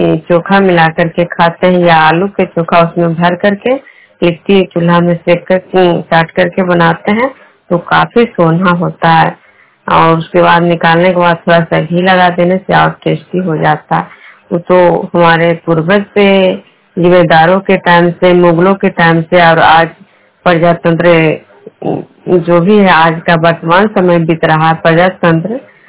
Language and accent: Hindi; Bihar, India; मैं विष्णु प्रोग्राम खड़गा पंचायत नालंदा जिला नालंदा प्रखंड की निवासी हूँ।